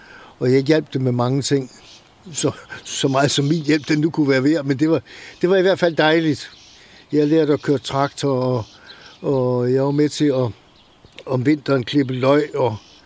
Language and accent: Danish; Hellerup, Capital Region of Denmark, Denmark; born there; now in Ebeltoft, Denmark; Jeg er født i Hellerup ved København, men kom hertil i 1955 og har stort set været her siden.